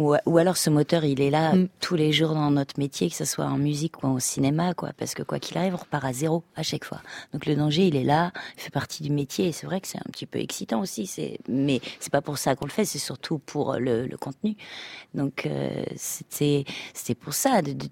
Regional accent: France; chez nous en France.

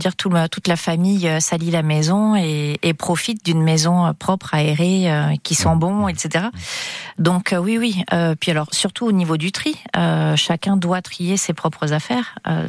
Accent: Galicia, Spain; first language Galician; French is a second language; dans ma langue natale, donc le gallego

